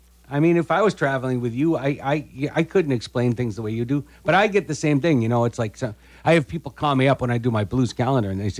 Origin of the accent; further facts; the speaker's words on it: New England, United States; Yeah, us New Englanders.